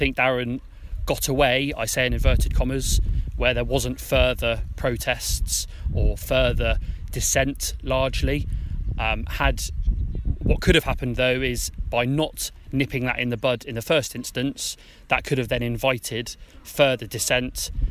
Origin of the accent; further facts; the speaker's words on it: Hemyock, South West England, United Kingdom; I grew up in Hemyok, played for them some 15 years ago